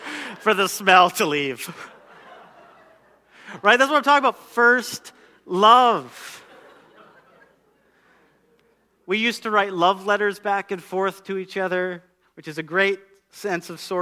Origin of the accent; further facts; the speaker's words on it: Alberta, Canada; And so we're sitting, and I'm from Alberta, okay?